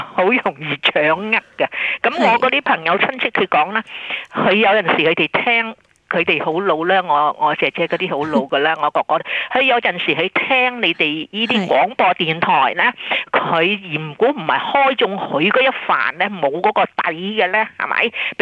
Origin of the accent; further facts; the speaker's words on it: China; 但我哋中國人教中文咧，係好嚴肅啊